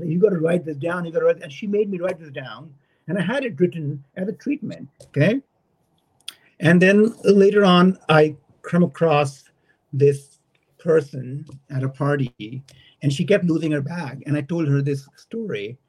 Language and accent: English; Delhi, India; because I was from Delhi and I'd gone to study in art university